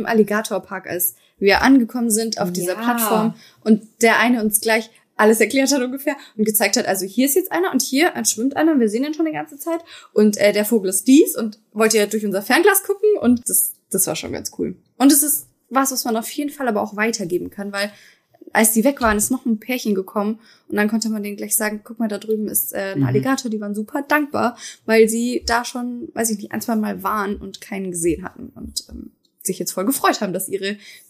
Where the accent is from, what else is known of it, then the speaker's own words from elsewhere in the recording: Germany; dass wir uns mal mit jemandem unterhalten hatten und gesagt haben, ja, wir kommen aus Deutschland